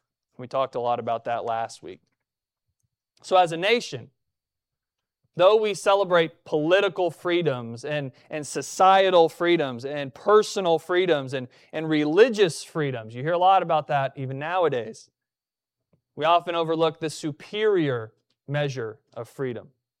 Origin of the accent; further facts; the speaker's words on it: United States; You see, as an American, I am incredibly grateful for the liberties which God has given me in this great nation.